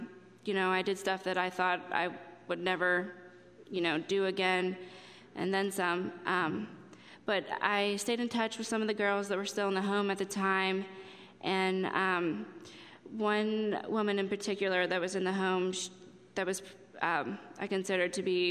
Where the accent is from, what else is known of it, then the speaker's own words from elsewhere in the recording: Altoona, Pennsylvania, United States; Like, I'm from Altoona